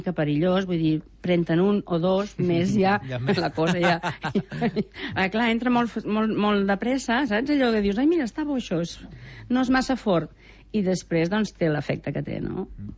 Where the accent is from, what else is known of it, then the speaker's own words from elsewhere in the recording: Vilanova i la Geltrú, Catalonia, Spain; soc de Vilanova, aquí la tonyina, doncs, és un bon producte